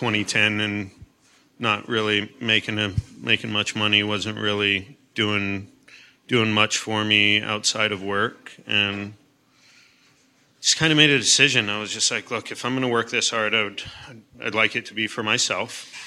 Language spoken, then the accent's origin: English; New Mexico, United States; I grew up in New Mexico and then went to culinary school in Portland, Oregon.